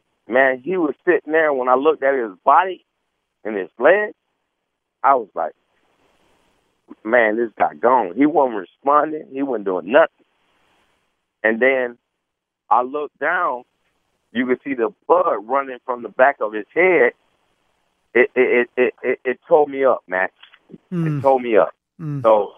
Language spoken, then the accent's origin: English; Florida, United States; also born or lived in Cuba; You know he's going to give me a Cuban because I'm from Florida and Cuba.